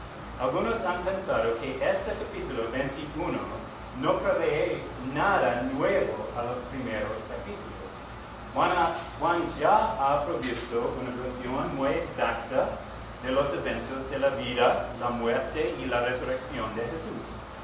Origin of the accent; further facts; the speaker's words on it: Australia; Spanish is a second language; Desde mi niñez en Australia, me he gustado leer.